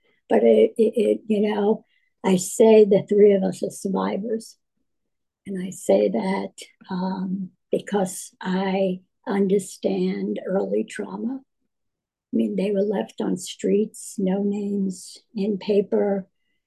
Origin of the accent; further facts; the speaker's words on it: New York, United States; I grew up in New York and in a couple of, I'd say a medium to upper middle class Jewish community.